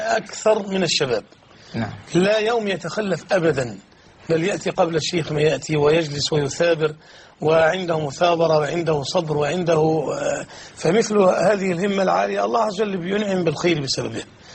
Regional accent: Qatar; أنا أذكر والله عندي عندنا في قطر

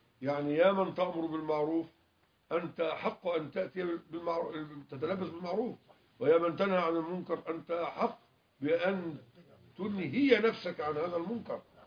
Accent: Mansoura, Dakahlia, Egypt; كان عندنا في المنصورة

